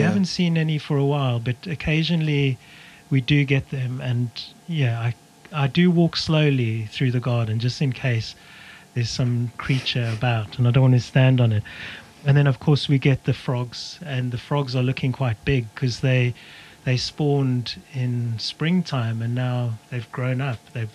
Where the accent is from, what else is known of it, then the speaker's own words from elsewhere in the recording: Johannesburg, Gauteng, South Africa; I grew up with thunderstorms in Johannesburg and quite used to it